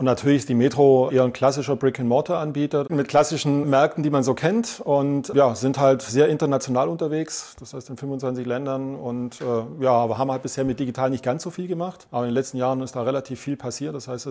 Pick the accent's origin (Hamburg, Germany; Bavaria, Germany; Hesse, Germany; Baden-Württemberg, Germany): Baden-Württemberg, Germany; ich versuche Hochdeutsch zu sprechen, bin Schwabe.